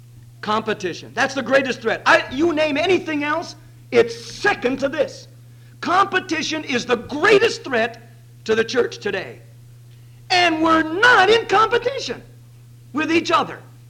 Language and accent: English; Grand Rapids, Michigan, United States; Now, I'm from the Grand Rapids area when I'm there, which is seldom, but I am there now and then.